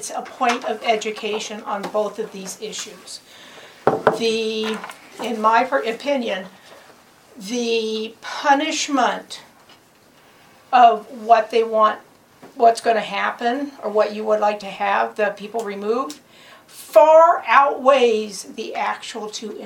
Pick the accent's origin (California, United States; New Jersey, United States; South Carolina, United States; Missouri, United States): California, United States; Pilot Hill; I am from Pilot Hill.